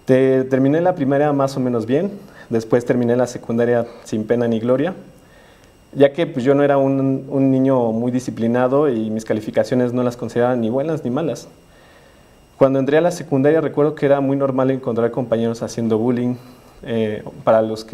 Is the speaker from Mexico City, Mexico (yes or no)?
yes; Mexico City, Mexico; born there; Yo nací en la Ciudad de México el 22 de septiembre de 1990.